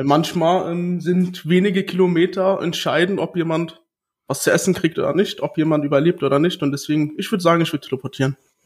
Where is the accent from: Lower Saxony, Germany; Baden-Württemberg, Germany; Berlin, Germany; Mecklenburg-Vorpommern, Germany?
Berlin, Germany; born there; Ich bin hier in Berlin geboren.